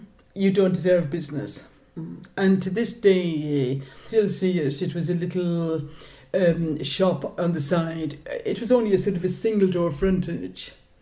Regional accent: Ireland; being Irish and living over here

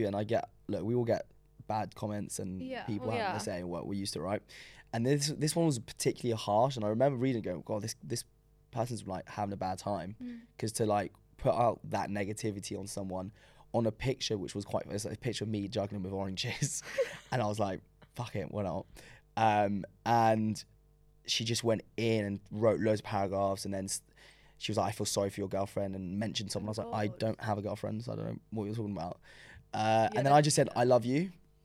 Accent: London, United Kingdom; born there; first language French; English is a second language; I was born in London.

